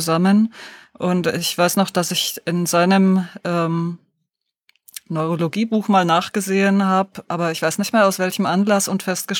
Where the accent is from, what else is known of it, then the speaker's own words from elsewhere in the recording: Deggendorf, Bavaria, Germany; Na, in Niederbayern, in Deggendorf.